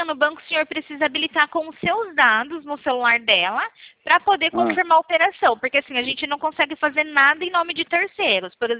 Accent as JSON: {"language": "Portuguese", "region": "São Paulo", "country": "Brazil", "said": "São Paulo."}